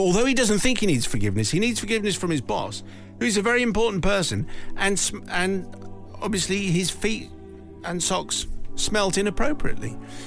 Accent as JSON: {"language": "English", "region": "Yorkshire and the Humber", "country": "United Kingdom", "tie": "born or raised there", "said": "As a 10-year-old growing up in West Yorkshire"}